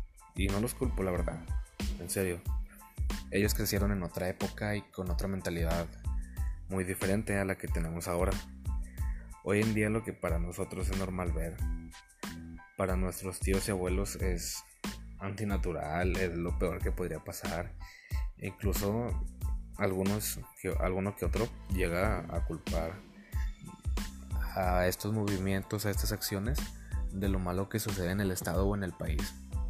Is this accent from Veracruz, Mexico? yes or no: no; Monterrey, Nuevo León, Mexico; Yo soy de aquí de Monterrey, Nuevo León, México.